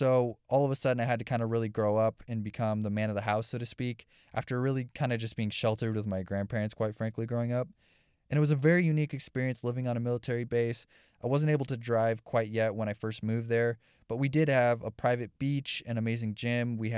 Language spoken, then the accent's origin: English; Simi Valley, California, United States; I was born and raised in Greater Los Angeles. I grew up in Simi Valley in Ventura County, just outside the LA County lines.